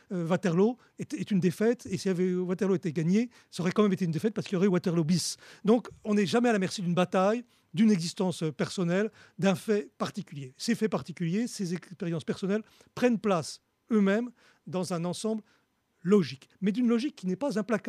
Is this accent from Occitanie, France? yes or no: yes; Nîmes, Occitanie, France; born there; Je suis né à Nîmes, je suis un protestant, j'y tiens et je m'y sens bien.